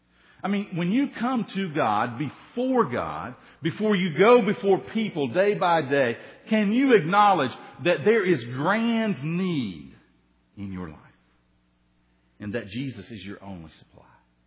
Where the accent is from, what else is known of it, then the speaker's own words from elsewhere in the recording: Tennessee, United States; accent: hillbilly; I'm from Tennessee. Oh, I knew I heard something there. You know, it's funny. I go home to Tennessee, and when I listen to people, I don't think I sound like them.